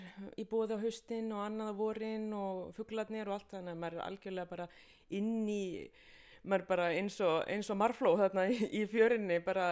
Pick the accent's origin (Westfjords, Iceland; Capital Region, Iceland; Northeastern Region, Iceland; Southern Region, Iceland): Westfjords, Iceland; Drangsnes; Bara að alast upp á Drangsnesi á Ströndum í því magnaða umhverfi